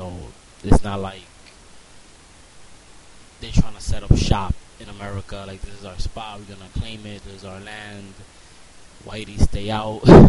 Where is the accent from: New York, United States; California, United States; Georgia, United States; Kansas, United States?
New York, United States; I'm from Washington Heights in Manhattan. It's pretty much Dominican Central.